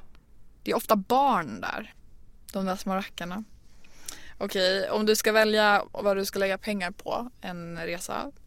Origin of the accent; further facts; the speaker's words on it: Örnsköldsvik, Västernorrland County, Sweden; Örnsköldsvik där jag är uppvuxen